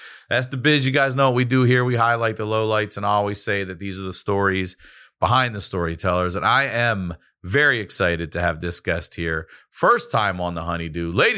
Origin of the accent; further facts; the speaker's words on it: Maryland, United States; That's where I'm from, and I bleed it.